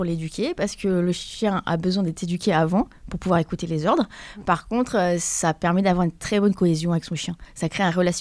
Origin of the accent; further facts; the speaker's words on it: Île-de-France, France; now in Chauvigny, France; Je suis d'originaire d'Île-de-France. Je fais partie de la région de Chauvigny depuis 8 ans maintenant.